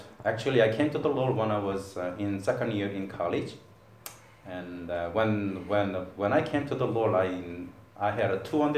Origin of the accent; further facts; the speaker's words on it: Maryland, United States; I grew up in Maryland and went there from, I guess, ninth grader. So went to the University of Maryland.